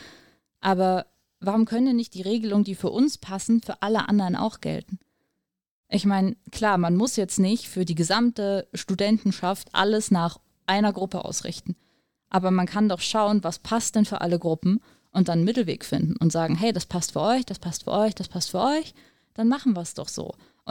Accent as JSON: {"language": "German", "country": "Germany", "said": "Wir sind Deutsche, wir laufen mit Scheuklappen durch die Gegend."}